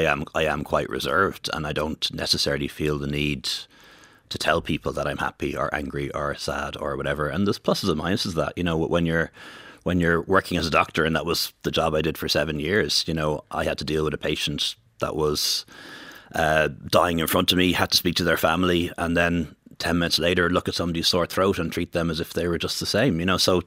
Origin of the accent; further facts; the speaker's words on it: Dublin, Leinster, Ireland; I grew up in Dublin 15, Bantustan, Castleknock area, which is now one of the most diverse parts of Ireland. But like when I went to school, I was the only brown kid with a funny surname.